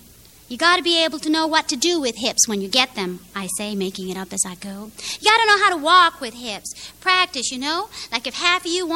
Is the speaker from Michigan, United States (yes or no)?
no; Chicago, Illinois, United States; So there was an advantage to growing up in Chicago, and it was that at that time when I was growing up, all those museums were free on Sundays